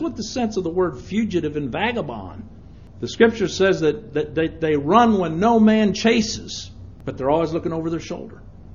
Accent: Chad; moved away; I remember growing up in Chad when he was sending his troops down into Chad from Libya.

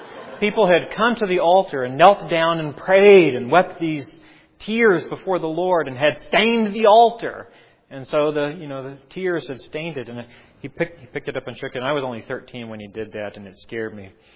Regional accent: Sulphur, Oklahoma, United States; We had a literal bench in the church I grew up in Sulphur, Oklahoma, where my dad pastored and still pastors to this day.

